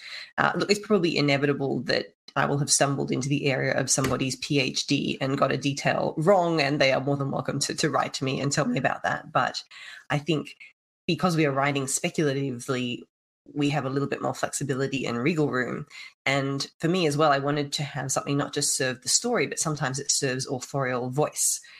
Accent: Australia; Look, I'm Australian.

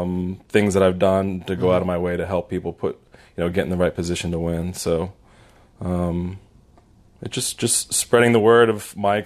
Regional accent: Pennsylvania, United States; So I'm from the Philadelphia area.

